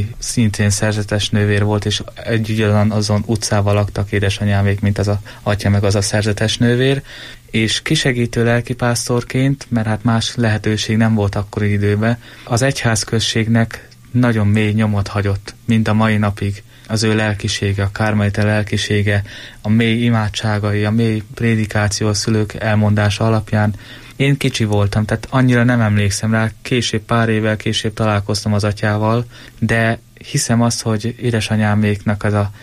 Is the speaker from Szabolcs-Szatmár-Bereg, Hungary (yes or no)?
no; Felsőgöd, Pest, Hungary; Igen, az egyházközség, ahonnan származom, Felsőgödön